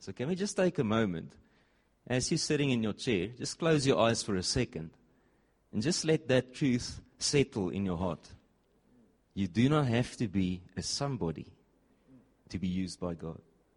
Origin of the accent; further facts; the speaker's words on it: Nelspruit, Mpumalanga, South Africa; I am from Nelspruit.